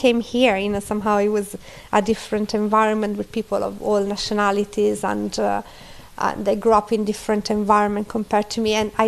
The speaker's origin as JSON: {"language": "English", "country": "Italy", "said": "I can say that, you know, I come from Italy, so when I was born, 1981"}